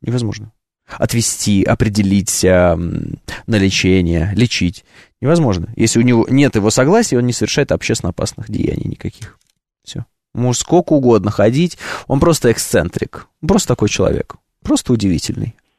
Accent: Orenburg Oblast, Russia; я из Оренбургской области.

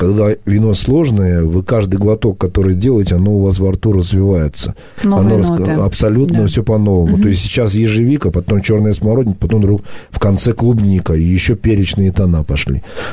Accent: Kakheti, Georgia; я родился и вырос в Грузии, все детство провел на виноградниках Кахети

